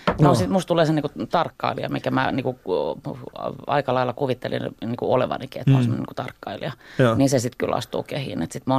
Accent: Helsinki, Uusimaa, Finland; Mä oon ihan Helsingistä kotoisin.

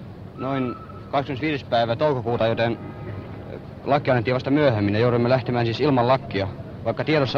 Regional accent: Pori, Satakunta, Finland; Ja mä olen porilainen.

